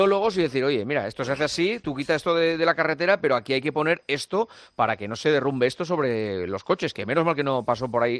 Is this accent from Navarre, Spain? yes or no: no; Asturias, Spain; Yo que soy asturiano